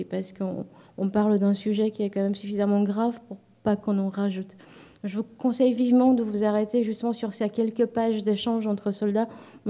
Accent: Romania; C'est, pour l'anecdote, je suis roumaine

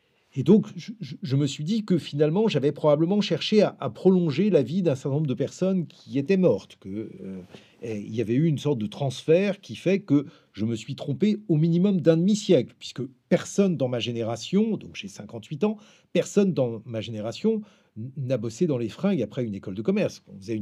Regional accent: France; born there; je suis un juif diasporique, c'est-à-dire je suis né en France et j'espère mourir en France. Je me considère parfaitement comme français

